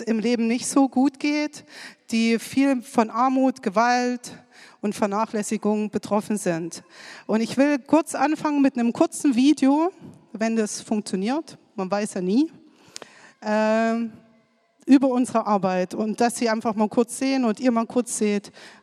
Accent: Saxony, Germany; Nachname ist ukrainisch. Deswegen, weil mein Mann aus der Ukraine kommt. Geboren und aufgewachsen bin ich aber im Erzgebirge.

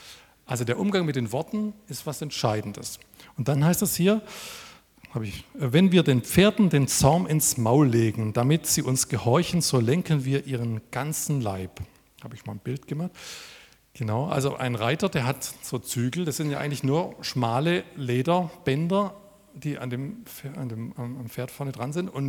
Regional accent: Freiberg, Saxony, Germany; ich bin aus Freiberg und bin dort Jugendreferent

